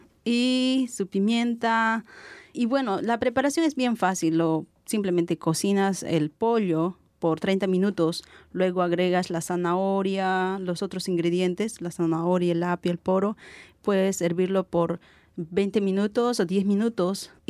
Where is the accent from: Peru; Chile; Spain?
Peru; moved away; por ejemplo, en mi pueblo allá en Perú, usualmente nosotros producimos nuestro propio alimento y cocinamos también nosotros mismos.